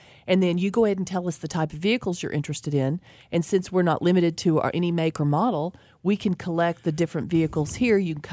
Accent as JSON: {"language": "English", "region": "New Jersey", "country": "United States", "said": "No, I like to be beat up and, you know, I'm from New Jersey."}